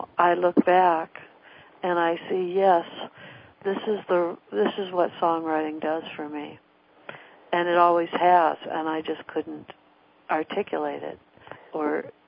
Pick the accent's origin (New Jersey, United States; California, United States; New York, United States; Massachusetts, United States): California, United States; And I grew up in Orange County with a number of other singer-songwriters